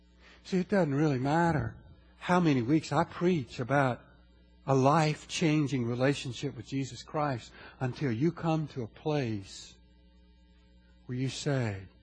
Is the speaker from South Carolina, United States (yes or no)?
yes; South Carolina, United States; from here to South Carolina, my home state.